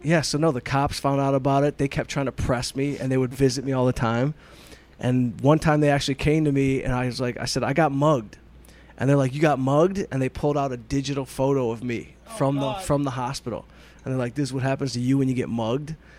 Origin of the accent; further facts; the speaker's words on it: Detroit, Michigan, United States; I'm a dummy from Detroit, so, like, these things have happened.